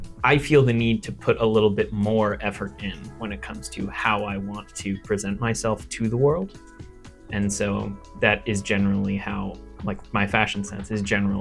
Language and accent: English; Kitchener, Ontario, Canada; Well, as for where I grew up, I actually grew up not here specifically, but in town in Kitchener, which is, you know, Kitchener-Waterloo